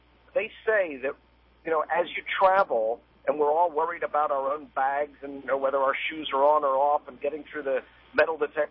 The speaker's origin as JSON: {"language": "English", "town": "Boston", "region": "Massachusetts", "country": "United States", "said": "You know, I'm originally from Boston. I'm used to this."}